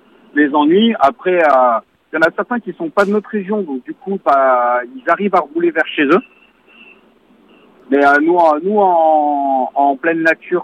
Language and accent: French; Saint-Laurent-du-Pont, Auvergne-Rhône-Alpes, France; moi je suis natif de Saint-Laurent.